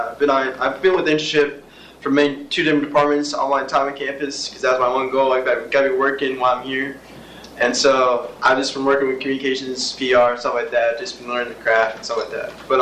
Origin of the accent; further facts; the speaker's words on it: Nashville, Tennessee, United States; I'm from Nashville, Tennessee, so I didn't know what offered.